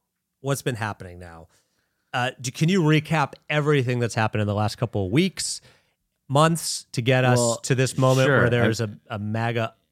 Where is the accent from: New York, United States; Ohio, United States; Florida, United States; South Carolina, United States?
Florida, United States; West Palm Beach; And I remember because I grew up in West Palm Beach.